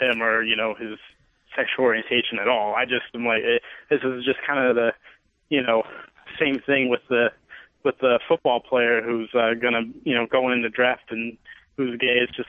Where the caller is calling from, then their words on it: Stafford, Virginia, United States; Calling from Stafford, Virginia.